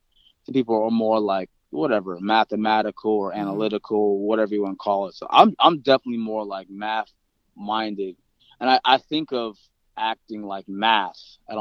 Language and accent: English; Los Angeles, California, United States; So I grew up in Los Angeles, and, you know, I grew up, like, in the Crenshaw area.